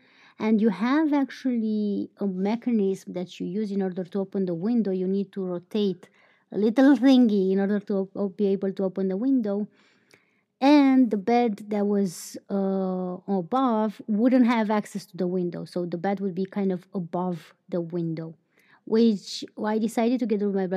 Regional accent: Romania; English is a second language; I barely talk about my country. And since most of you listeners are from outside of my country, why not introduce you my home country for a little bit more?

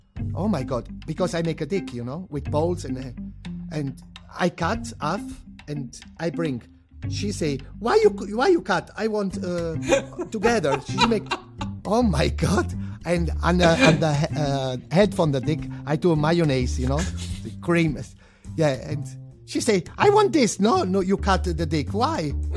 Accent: Ireland; I'm Irish. Red is my color, you know?

